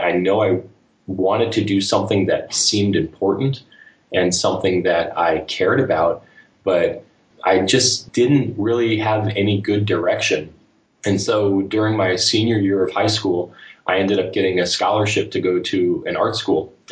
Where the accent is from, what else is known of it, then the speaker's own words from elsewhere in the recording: Fort Lauderdale, Florida, United States; it kind of starts off in the sprawling suburbia of South Florida. I grew up in Fort Lauderdale